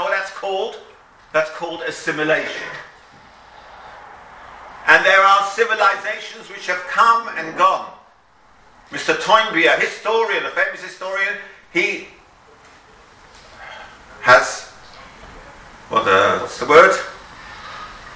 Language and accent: English; England, United Kingdom; I'm an Englishman. I live in England, and I speak English, and I love beer.